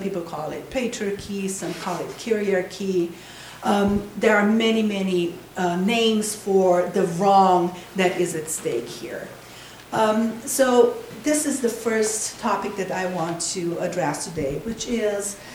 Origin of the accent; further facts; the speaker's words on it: Brazil; We come from Brazil